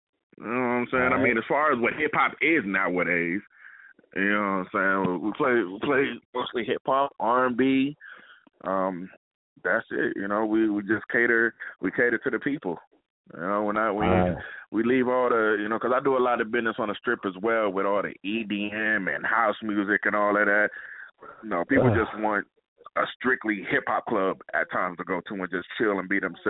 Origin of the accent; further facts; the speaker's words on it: Las Vegas, Nevada, United States; also born or lived in New York, United States / California, United States; Like, I'm from New York or whatever, but, you know, I was raised out here from in high school in Vegas, then I went to Cali for college and all that.